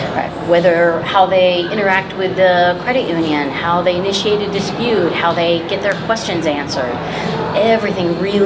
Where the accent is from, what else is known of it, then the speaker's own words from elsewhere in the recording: Tampa, Florida, United States; now in St. Louis, United States; I do. I'm from Tampa.